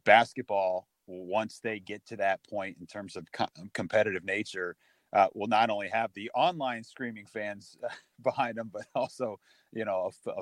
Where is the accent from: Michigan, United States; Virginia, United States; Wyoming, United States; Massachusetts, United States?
Massachusetts, United States; I mean, I grew up in Western Massachusetts, you know, refuse to lose in the mid 90s was the slogan in these parts.